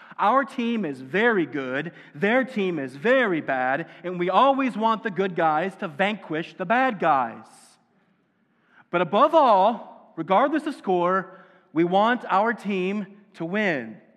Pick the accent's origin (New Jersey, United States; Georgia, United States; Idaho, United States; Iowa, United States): Iowa, United States; And in my home state, a state which has no professional sports teams nearby